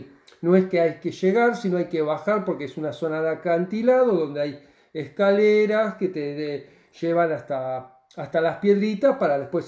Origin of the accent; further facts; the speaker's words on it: Argentina; cuando decís que sos argentino, aunque uno no sea hincha o sí de Boca, siempre se lo recuerdan a toda la gente.